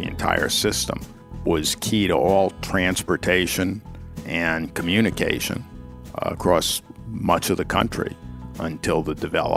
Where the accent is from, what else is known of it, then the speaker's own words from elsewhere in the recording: Providence, Rhode Island, United States; And growing up in Rhode Island, grew up in Providence